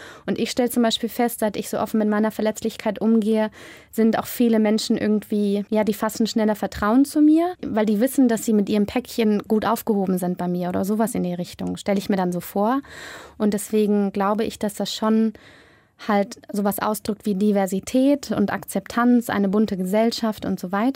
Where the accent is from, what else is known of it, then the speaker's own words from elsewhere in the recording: Münster, North Rhine-Westphalia, Germany; born there; und ich bin ja eh auch gebürtige Münsteranerin.